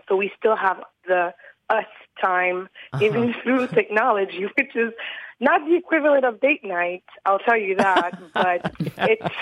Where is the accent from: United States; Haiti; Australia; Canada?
Haiti; I'm originally from Haiti, and I went to see him in Florida, where he's from